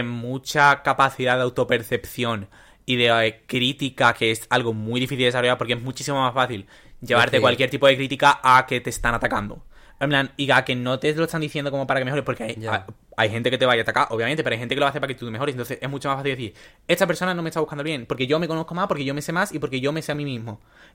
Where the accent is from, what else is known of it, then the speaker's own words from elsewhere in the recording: Andalusia, Spain; Ay, tía, que soy andaluz, qué pesadilla.